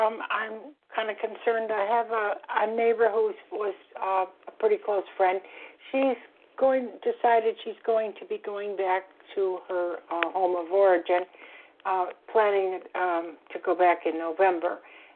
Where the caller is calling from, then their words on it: Florida, United States; Hi, Holly. … I'm calling from Florida.